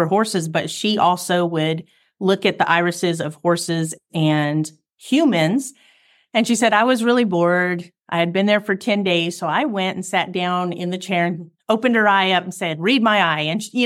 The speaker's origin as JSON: {"language": "English", "region": "New Mexico", "country": "United States", "tie": "born or raised there", "said": "I grew up in New Mexico as a rodeo kid, had horses my whole life, loved them, couldn't imagine life without them, so carried that into my marriage and my future."}